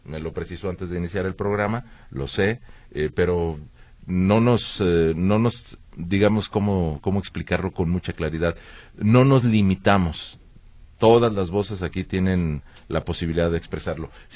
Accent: Jalisco, Mexico; que finalmente somos jaliscienses todos

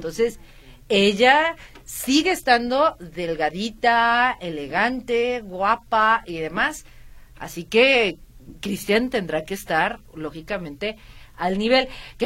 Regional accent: Mexico; A nosotros como mexicanos no nos afecta.

